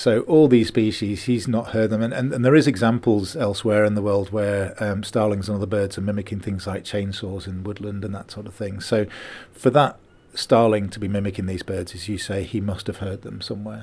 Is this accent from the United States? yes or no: no; Manchester, North West England, United Kingdom; I grew up in Manchester